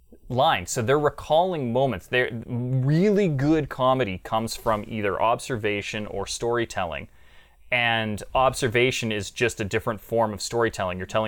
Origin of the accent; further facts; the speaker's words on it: Canada; I'm Canadian